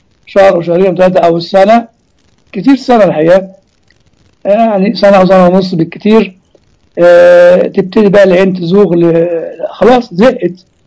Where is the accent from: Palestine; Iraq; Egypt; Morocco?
Egypt; وانا اعتقد كان موجود عندنا في مصر بس مستخبي يعني تحت السجاده